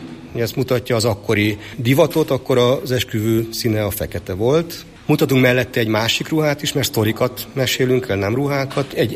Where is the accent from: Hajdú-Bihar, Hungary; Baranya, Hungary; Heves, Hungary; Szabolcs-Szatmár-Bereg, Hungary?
Baranya, Hungary; Pécs; Az, hogy én most mi vagyok, sváb vagyok, magyar vagyok, bármi vagyok, az teljesen másodrangú. Az a lényeg, hogy pécsi vagyok